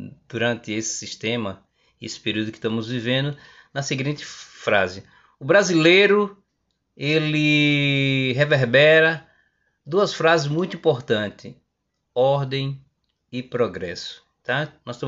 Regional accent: Brazil; nós, me coloco também na posição como brasileiro, de não se conformar com a atual situação

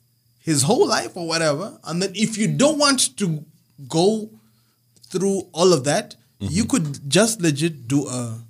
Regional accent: Zambia; Where are you from? It's like, oh, no, I'm from Zambia.

